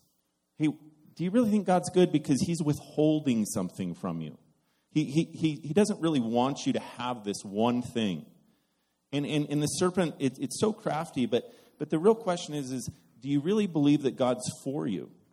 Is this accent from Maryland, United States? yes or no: no; Carson City, Nevada, United States; Like Louis said, I'm originally from Carson City, Nevada, and for some reason, Louis kind of looked at a punk 18-year-old kid with very bad intentions